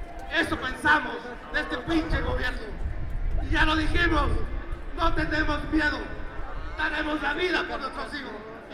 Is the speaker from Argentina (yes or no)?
no; Mexico; porque nos han demostrado que somos mexicanos y que somos hermanos